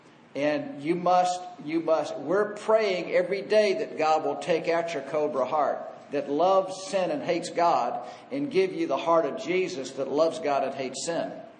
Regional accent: Alabama, United States; And I say y'all, I'm from Alabama, so that's what I say.

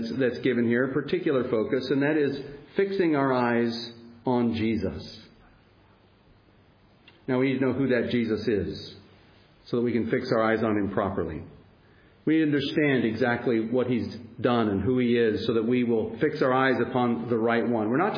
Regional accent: United States; And I'm American, I'm going to ask you to beg your difference, your pardon, as I use the New American Standard Translation

